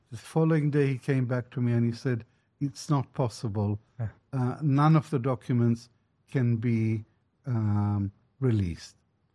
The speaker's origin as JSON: {"language": "English", "country": "Israel", "tie": "born or raised there", "said": "As a boy growing up in Israel"}